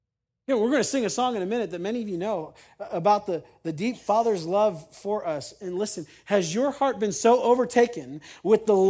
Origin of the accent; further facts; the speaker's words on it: Youngstown, Ohio, United States; Chuck was an IRS agent at my home church, Youngstown Baptist, growing up in Ohio.